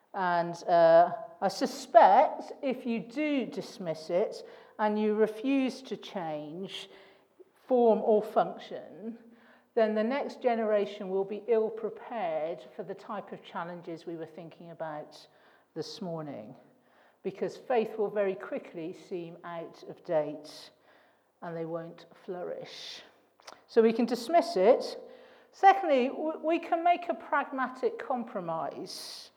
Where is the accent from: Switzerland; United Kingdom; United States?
United Kingdom; because we're British and we don't have much to celebrate